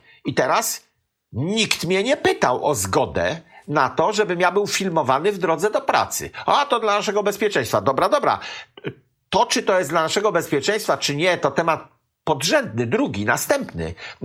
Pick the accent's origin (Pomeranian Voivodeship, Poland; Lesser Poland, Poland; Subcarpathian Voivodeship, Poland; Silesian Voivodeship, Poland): Pomeranian Voivodeship, Poland; Osiek; Moja wioska, Osiek koło Skurcza, Ciemnogród